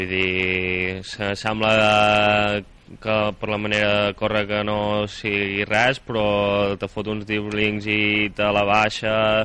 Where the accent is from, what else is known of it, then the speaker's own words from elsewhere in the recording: Torroella de Montgrí, Catalonia, Spain; vas allà a competir, tots som de Torroella